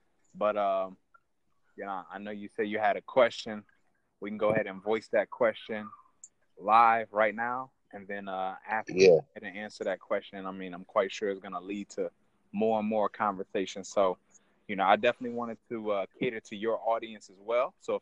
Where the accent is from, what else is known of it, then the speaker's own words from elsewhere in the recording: Grand Rapids, Michigan, United States; I'm originally from Grand Rapids, so. Well, not really from Grand Rapids. I'm from Benton Harbor, but I was born and raised in Grand Rapids.